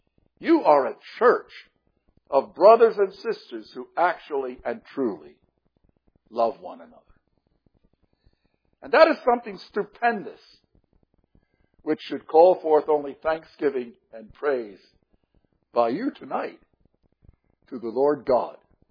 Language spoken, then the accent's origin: English; Philadelphia, Pennsylvania, United States; born there; I was born in the Jewish hospital of Philadelphia, Pennsylvania, the city of brotherly love.